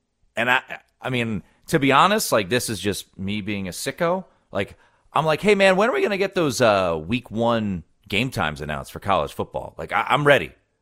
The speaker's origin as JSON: {"language": "English", "town": "Washington", "region": "District of Columbia", "country": "United States", "tie": "born or raised there", "said": "next year it's in D.C., my hometown. I don't have any interest of going back home."}